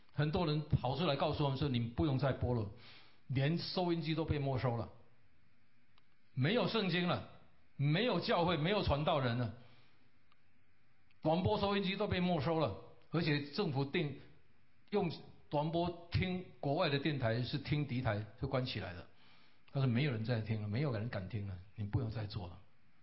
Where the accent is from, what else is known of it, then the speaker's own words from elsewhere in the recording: Philippines; 那我是菲律宾长大的，我这个是比较就是中立的。